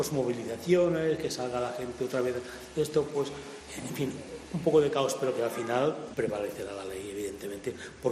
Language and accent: Spanish; Catalonia, Spain; soy catalán, pero no independentista